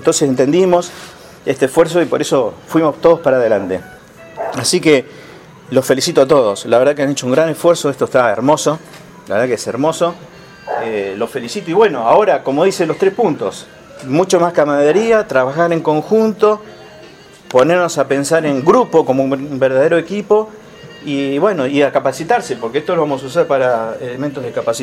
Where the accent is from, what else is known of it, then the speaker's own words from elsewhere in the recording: Junín, Buenos Aires Province, Argentina; Y cuando vuelvo a Junín, yo soy oriundo de Junín